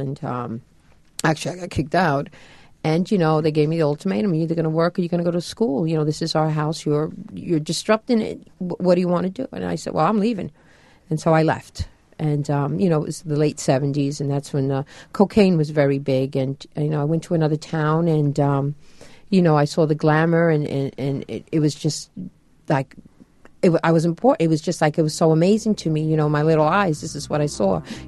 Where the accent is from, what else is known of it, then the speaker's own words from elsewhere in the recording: Long Island, New York, United States; In my house, I grew up in Long Island, and both my parents are very loving and very protective, and I'm number 5 out of 7, and, very Hispanic family